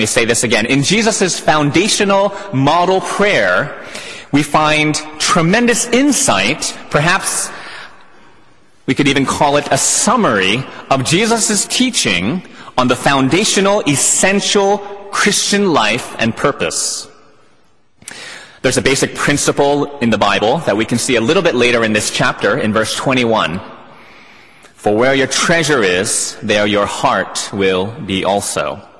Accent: Philadelphia, Pennsylvania, United States; As a kid growing up in Philadelphia

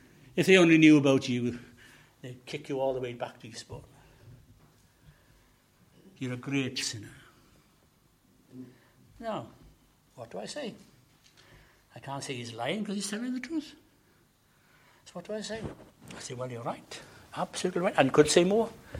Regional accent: Wales, United Kingdom; I'm actually Welsh. And I love being Welsh.

